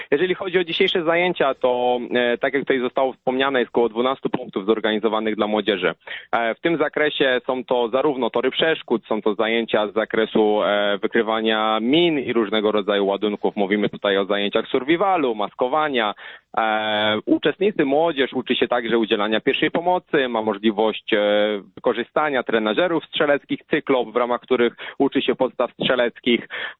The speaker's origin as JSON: {"language": "Polish", "town": "Tychy", "region": "Silesian Voivodeship", "country": "Poland", "said": "Ja przyjechałem ze Śląska, z Tychów, konkretnie z Czułowa. Jest to naprawdę piękna dzielnica Tychów"}